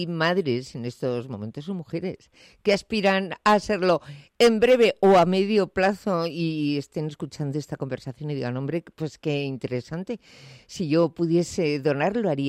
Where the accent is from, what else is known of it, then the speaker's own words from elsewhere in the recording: Bilbao, Basque Country, Spain; Yo soy de Bilbao